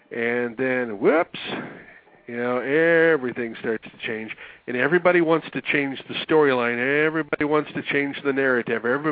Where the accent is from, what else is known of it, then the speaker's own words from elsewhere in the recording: Midwest, United States; You know, I'm sorry. I was raised in the Midwest.